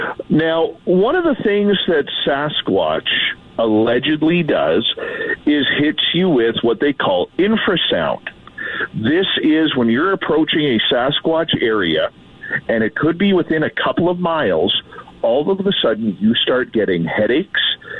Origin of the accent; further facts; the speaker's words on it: Canada; And I apologize, being Canadian, for all the forest fire smoke you guys are getting